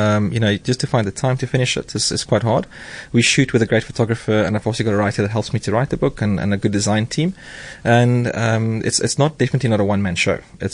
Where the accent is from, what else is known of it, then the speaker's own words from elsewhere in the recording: South Africa; It's all about my inspiration as a South African chef of what I used to eat when I was a kid.